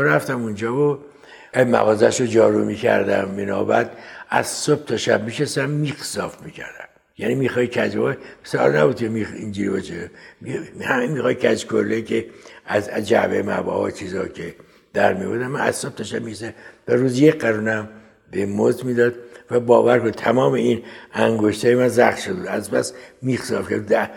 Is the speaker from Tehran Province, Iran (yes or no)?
yes; Tehran, Tehran Province, Iran; من در خیابان پامنار به دنیا آمدم. 4 سالم بود اومدیم به قلهک